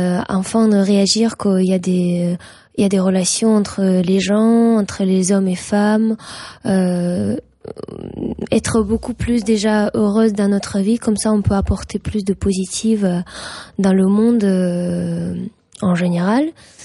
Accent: Kazakhstan; qui travaille aussi avec mon pays natal, Kazakhstan.

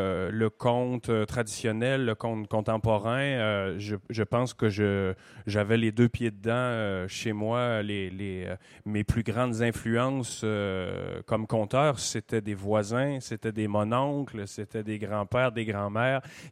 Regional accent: Quebec, Canada; born there; je suis né en Gaspésie, qui est complètement à l'est du Québec. C'est un peu votre Bretagne, mais du mauvais bord, finalement.

